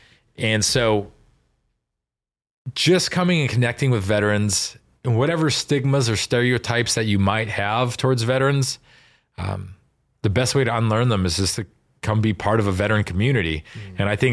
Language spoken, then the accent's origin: English; Midwest, United States; and then maybe growing up in the Midwest in a blue collar community, right?